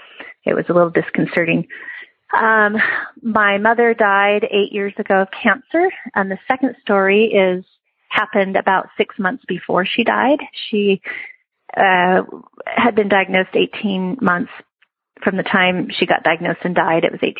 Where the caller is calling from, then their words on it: Idaho, United States; I'm calling from Idaho.